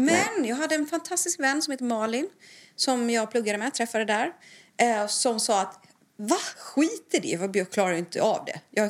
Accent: Huskvarna, Jönköping County, Sweden; now in Stockholm, Sweden; jag flyttade till Stockholm. Jag är från Huskvarna då, va? Jag är ju från Småland.

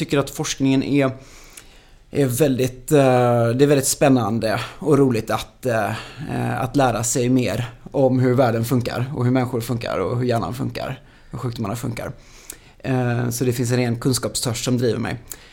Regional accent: Gothenburg, Västra Götaland County, Sweden; Nej, jag kom från Göteborg.

